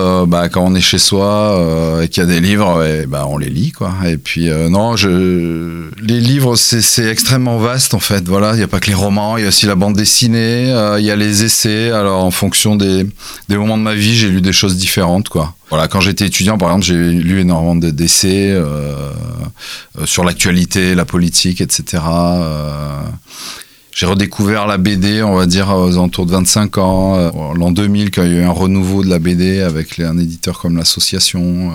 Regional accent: Pau, Nouvelle-Aquitaine, France; born there; j'ai 46 ans, je suis né à Pau

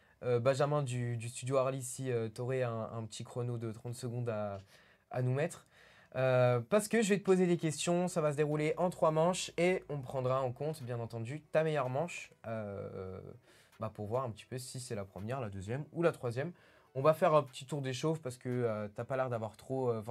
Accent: Paris, Île-de-France, France; je suis un Parisien.

